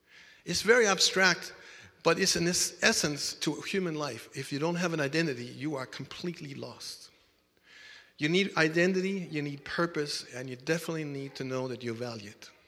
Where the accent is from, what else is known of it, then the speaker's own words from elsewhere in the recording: Denmark; When I grew up in Denmark, and I was 16, 17, I said to my dad, what shall I do in my life?